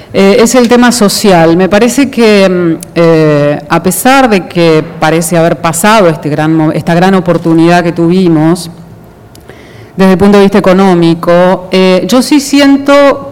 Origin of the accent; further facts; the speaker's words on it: Argentina; lo que acaba de pasar en mi país